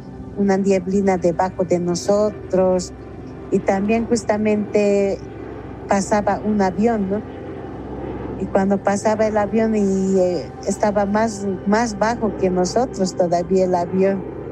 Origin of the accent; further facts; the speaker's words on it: La Paz, Bolivia; con nuestra ropa aymara, tal cual somos la mujer boliviana, ¿no?, la chola paseña.